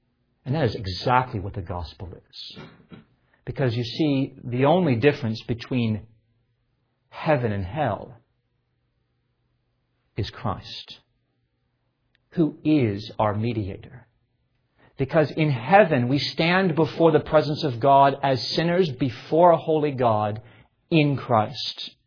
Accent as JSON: {"language": "English", "town": "Pensacola", "region": "Florida", "country": "United States", "tie": "born or raised there", "said": "I was growing up in Florida and the Panhandle and Pensacola, and I've seen one too many hurricanes in my life."}